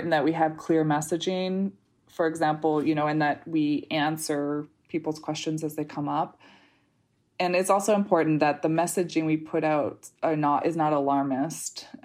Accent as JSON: {"language": "English", "country": "Canada", "said": "I'm actually Canadian."}